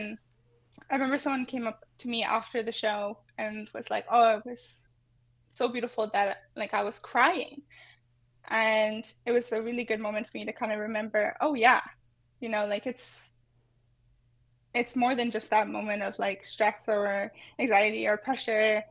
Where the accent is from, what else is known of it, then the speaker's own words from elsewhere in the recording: Ontario, Canada; I'm Korean Ojibwe from Sagamak Anishinaabek in Northern Ontario on my mom's side, and Munchausen Cree Nation on my dad's.